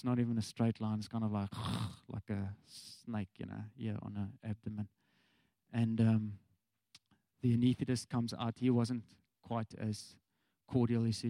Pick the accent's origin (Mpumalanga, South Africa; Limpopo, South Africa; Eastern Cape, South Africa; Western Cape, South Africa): Western Cape, South Africa; Cape Town; and you know, I'm from Cape Town. I don't have anywhere to go.